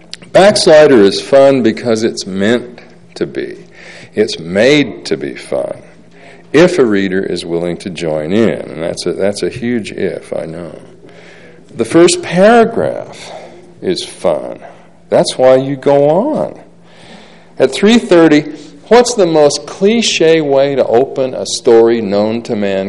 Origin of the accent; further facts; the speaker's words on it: Salina, Utah, United States; my hometown of Salina is a very sober town and we're very normal in Salina.